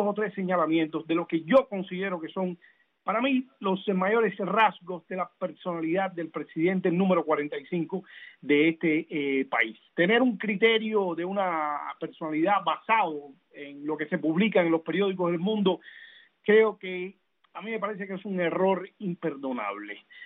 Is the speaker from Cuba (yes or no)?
yes; Cuba; moved away; Estuve viviendo en su casa un tiempo, como todo cubano recién llegado.